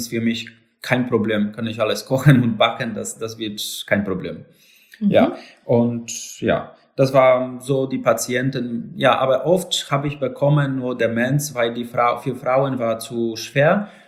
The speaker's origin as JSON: {"language": "German", "region": "Lower Silesian Voivodeship", "country": "Poland", "tie": "born or raised there", "also_born_or_lived": "Poznań", "second_language": "German"}